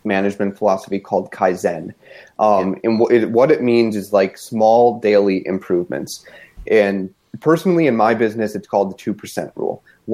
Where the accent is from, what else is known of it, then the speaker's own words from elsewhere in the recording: Green Bay, Wisconsin, United States; I grew up in Green Bay